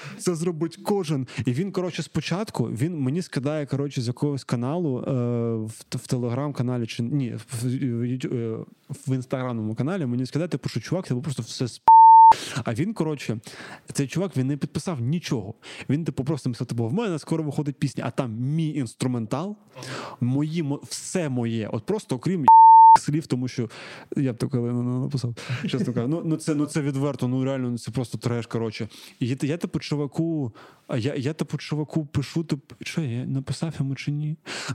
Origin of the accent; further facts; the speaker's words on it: Kharkiv, Kharkiv Oblast, Ukraine; я з Харкова, вибачте, тому я можу таке казати.